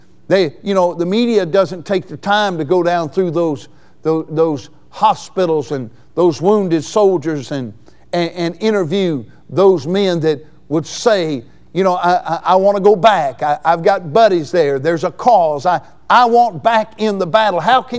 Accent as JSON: {"language": "English", "country": "United States", "tie": "born there", "said": "But I wonder, because I'm born an American, I'll fight for the cause of this nation."}